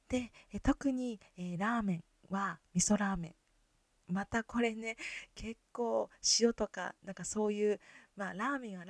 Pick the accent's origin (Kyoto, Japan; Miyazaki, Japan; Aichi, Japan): Kyoto, Japan; accent: Kansai dialect; せっかく生まれ育った京都大好きだし、京都弁というか関西弁で、